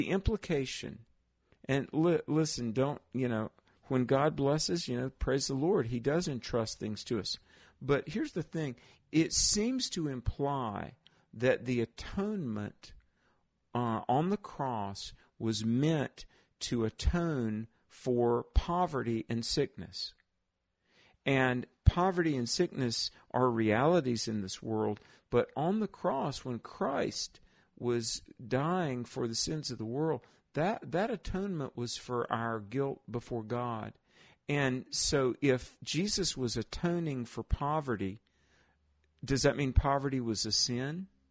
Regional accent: the South, United States; growing up in the South, we were poor and didn't know it

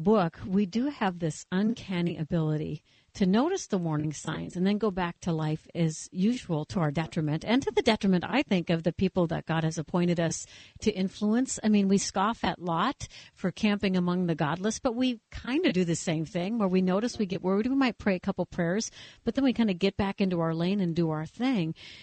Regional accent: Minnesota, United States; I mean, I'm from Minnesota. We broadcast out of Minnesota.

